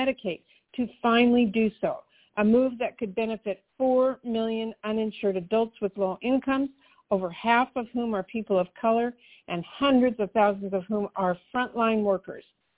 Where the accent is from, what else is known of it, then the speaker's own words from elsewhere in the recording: Washington, United States; The exchange in my home state of Washington